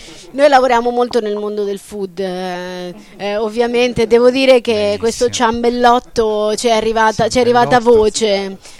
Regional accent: Macerata, Marche, Italy; Noi siamo di Macerata, quindi ciao ciambellotto.

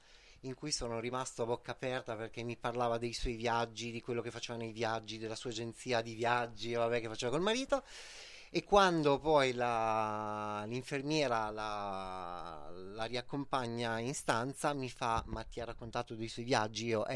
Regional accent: Marche, Italy; now in Gallo, Italy; Sono di vicino Urbino, abito a 20 chilometri da Pesaro.

